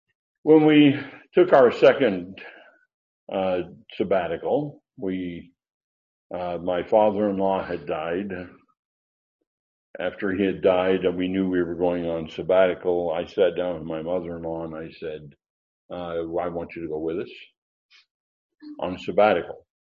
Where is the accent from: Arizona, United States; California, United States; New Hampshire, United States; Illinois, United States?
California, United States; As a kid, we were raised on the California side of the line.